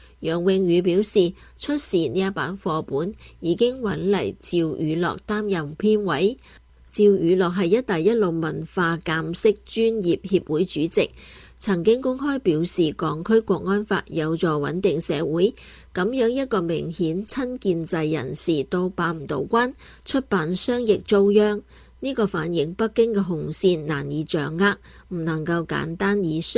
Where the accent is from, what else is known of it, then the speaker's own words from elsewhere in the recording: Taiwan; 我们台湾人就是这样，对丧失亲人的家属都会给他们一些关怀